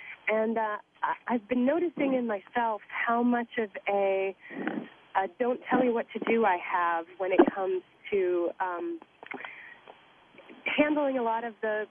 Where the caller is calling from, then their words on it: Brooklyn, New York, United States; Calling from Brooklyn.